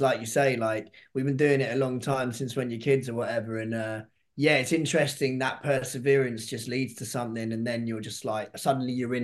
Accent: Hastings, South East England, United Kingdom; growing up in Hastings, it's like live music is everything.

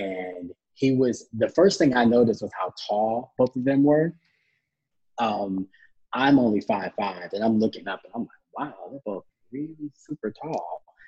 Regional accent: Flint, Michigan, United States; I told him I was from Flint, Michigan.

